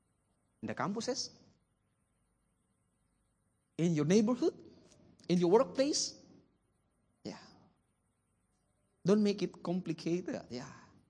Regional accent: Philippines; Because the island that where I came from in Hokkien is a crazy island. The name is Xiao Island. Yes, that's the name of my place, where my hometown. It's a southern part of the Phi

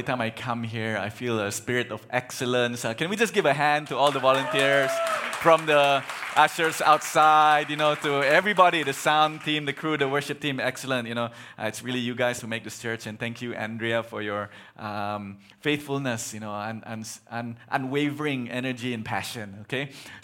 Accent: Sarawak, Malaysia; I'm a Kelabit from Sarawak, okay?

